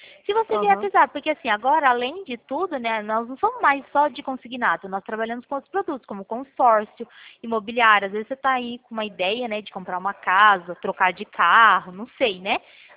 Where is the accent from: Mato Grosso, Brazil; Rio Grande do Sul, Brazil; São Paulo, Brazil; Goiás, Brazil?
São Paulo, Brazil; Pirassununga; Eu sou daqui do interior de São Paulo.